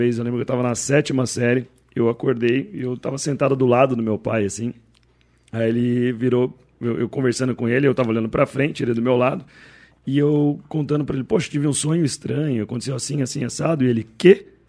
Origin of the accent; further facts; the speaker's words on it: Campinas, São Paulo, Brazil; born there; Eu nasci em Campinas.